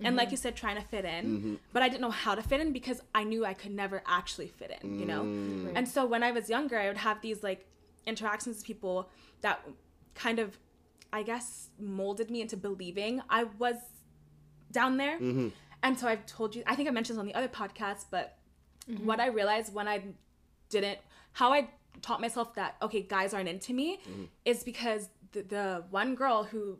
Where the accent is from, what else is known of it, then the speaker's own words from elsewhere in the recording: London, United Kingdom; So I grew up in London, obviously.